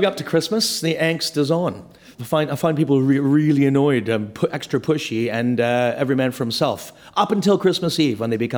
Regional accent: Canada; because I'm Canadian

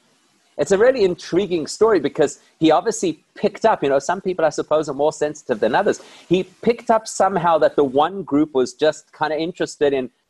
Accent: South Africa; I'm from South Africa.

